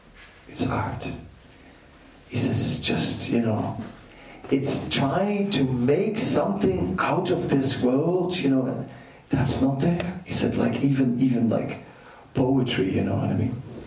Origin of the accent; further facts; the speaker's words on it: Netherlands; I said, where are you from? He said, from Holland. I said, I'm also from Holland.